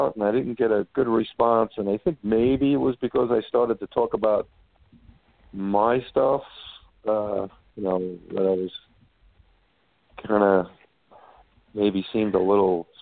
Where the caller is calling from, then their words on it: Katy, Texas, United States; I'm calling from Katy.